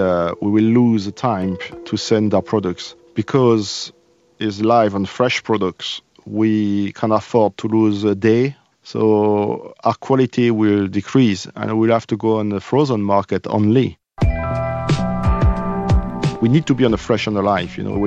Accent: France; now in Scotland, United Kingdom; I'm coming from France. I'm living in Scotland for 20 years. I have two children here, you know, and I'm very happy.

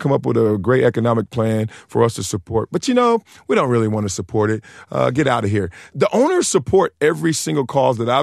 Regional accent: Compton, California, United States; I did. I'm born and raised in Compton, South Central LA, right here. In the heart of the city, in the heart of a lot of gang activity, the drugs, the poverty.

